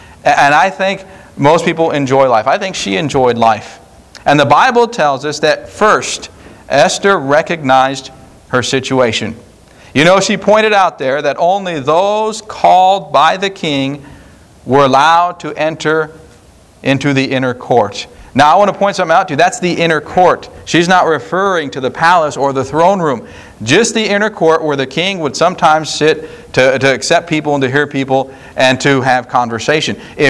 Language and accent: English; United States; I tell you what, I thank God I'm an American. Don't you?